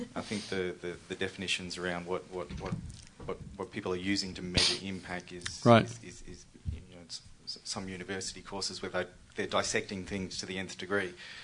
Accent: Australia; I'm over here from Australia.

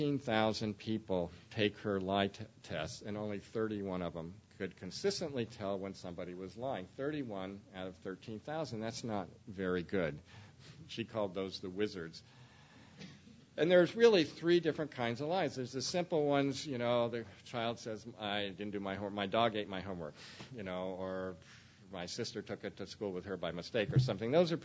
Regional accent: Ireland; and I did everything I've learned, not only as a psychologist, but as as an Irishman

